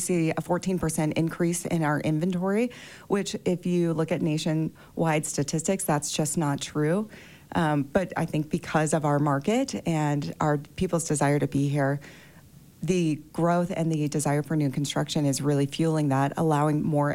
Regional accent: Colorado, United States; now in Park City, United States; I'm from Colorado. I choose Park City, and I will choose Park City forever.

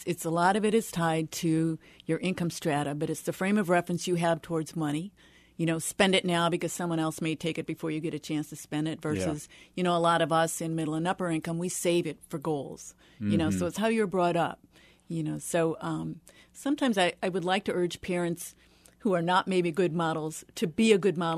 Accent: Iowa, United States; I'm from Iowa

